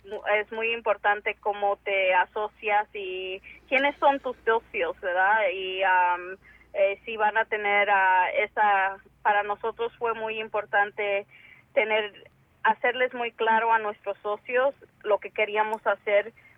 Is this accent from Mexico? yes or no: yes; Mexico; Yo también. ¿Sí o no? Porque soy mexicana.